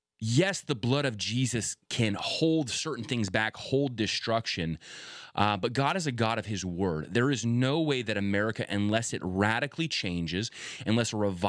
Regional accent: United States; You know, as an American, I believe in a free nation, right?

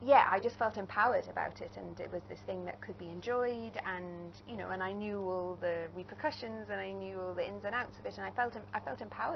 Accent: England, United Kingdom; also born or lived in Asia; now in Ireland; And I was brought up in England and then in Asia and various different places. And then I moved here when I was about 21

